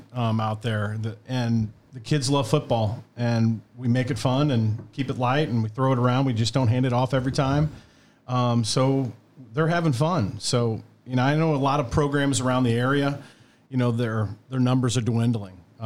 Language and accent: English; Belleville, Illinois, United States; now in Clinton County, United States; I'm not born and raised in Clinton County. I grew up in Belleville, and so I'm an implant.